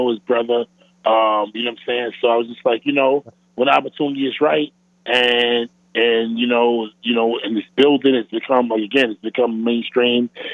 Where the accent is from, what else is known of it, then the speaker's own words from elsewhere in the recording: Brooklyn, New York, United States; I'm from Brownsville, which is just like Philadelphia.